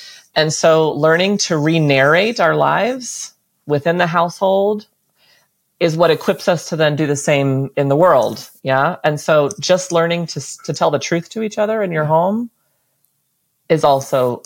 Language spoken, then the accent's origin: English; United States; so much of my identity, especially I think as an American, is wrapped up in producing stuff and consuming stuff.